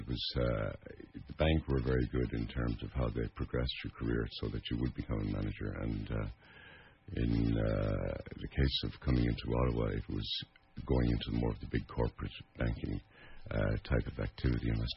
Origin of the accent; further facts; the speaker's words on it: Carrick-on-Shannon, Connacht, Ireland; moved away as an adult; also born or lived in Galway / Donegal; now in Canada; coming from rural Ireland, where I was born in Carrick-in-Shannon and Leitrim, and I lived in Galway and Donegal, rural sounded to me like it was the place to be.